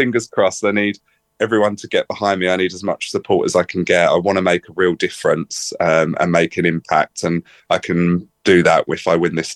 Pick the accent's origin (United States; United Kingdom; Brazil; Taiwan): United Kingdom; Isle of Sheppey, South East England; I am 31 years old and I'm from the Isle of Sheppey.